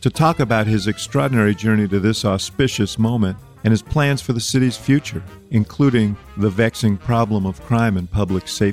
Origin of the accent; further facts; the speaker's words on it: Chicago, Illinois, United States; Brandon Johnson captured national attention with his election as the 57th mayor of my hometown, the city of Chicago.